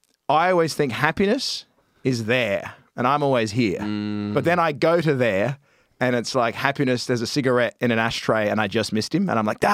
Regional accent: Australia; moved away as an adult; I come from Australia and I didn't like it there and I left.

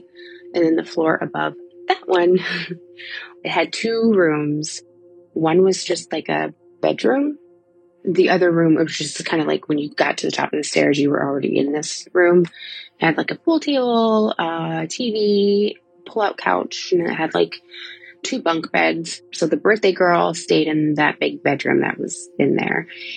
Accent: Ohio, United States; I'm from Ohio.

